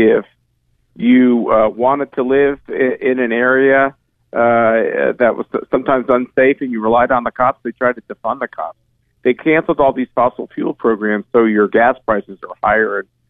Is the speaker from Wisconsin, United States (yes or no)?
no; Kansas, United States; more people have come in this country than live in my home state of Kansas.